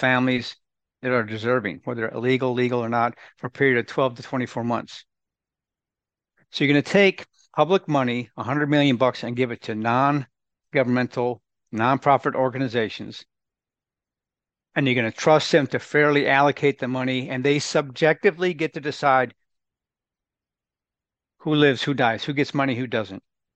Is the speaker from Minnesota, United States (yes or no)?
yes; Minnesota, United States; in the People's Republic of Minnesota, from which I came from. I was born and raised in Minnesota.